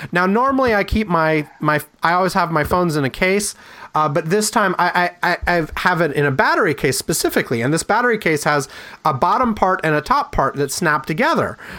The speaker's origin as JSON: {"language": "English", "town": "Madison", "region": "Wisconsin", "country": "United States", "tie": "born there", "also_born_or_lived": "Durham, United States / Bagamoyo, Tanzania / Mozambique / Indianapolis, United States", "said": "So anyway, I was born in Madison, Wisconsin. Then I moved to Durham, North Carolina. Then I moved to the town of Bagamoyo in Tanzania."}